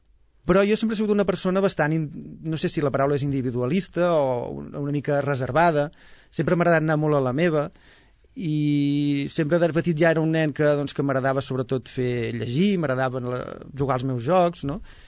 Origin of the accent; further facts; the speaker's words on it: Sabadell, Catalonia, Spain; Home, jo vaig néixer a Sabadell, de fet sóc una persona que he viscut pràcticament tota la meva vida aquí i sempre doncs vinculat, més o menys, amb aquesta ciutat.